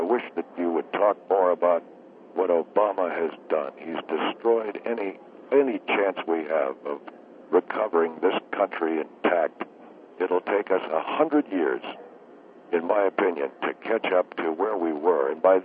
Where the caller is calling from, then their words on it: Pittsburgh, Pennsylvania, United States; I'm calling from the Pittsburgh, Pennsylvania area. We come from an area where we've got a lot of talk radio here.